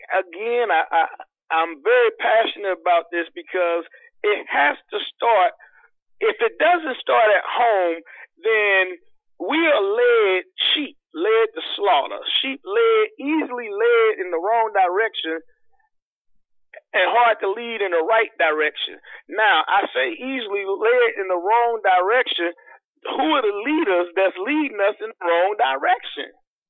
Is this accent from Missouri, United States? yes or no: yes; St. Louis, Missouri, United States; also born or lived in Jennings, Missouri; I grew up poor in North St. Louis and in Jennings, Missouri. I grew up we didn't have much, you know, mm-hmm.